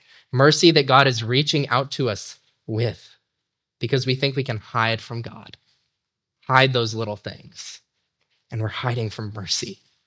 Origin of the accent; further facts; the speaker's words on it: Salt Lake City, Utah, United States; Now, I grew up in Salt Lake City, Utah, and the church that I grew up in was built by Dutch immigrants